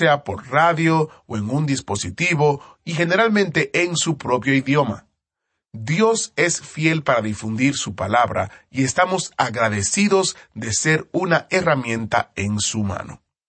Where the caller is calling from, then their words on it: Dominican Republic; Soy de la República Dominicana